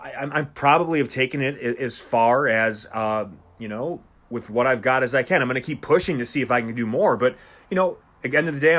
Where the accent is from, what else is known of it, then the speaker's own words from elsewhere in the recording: Milwaukee, Wisconsin, United States; because for me, I'm from Milwaukee, man. Like, this shit is so beyond what I could have possibly imagined growing up.